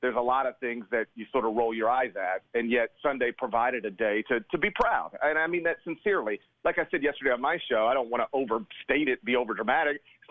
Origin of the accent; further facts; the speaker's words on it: Mississippi, United States; As I've said many times, listen, I was raised in Mississippi. I still live in Mississippi.